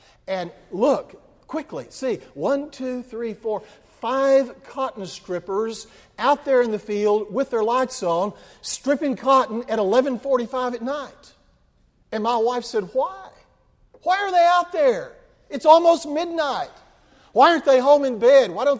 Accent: Midland, Texas, United States; My wife grew up in Lubbock and I grew up in Midland, Texas.

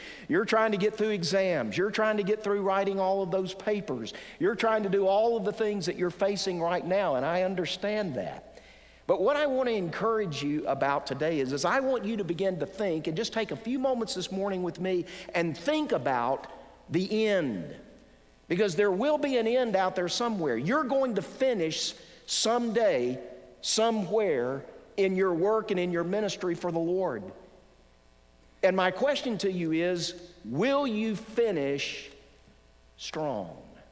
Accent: Tuscaloosa, Alabama, United States; most of you know that I'm from Tuscaloosa, Alabama, and we play a little bit of football around there

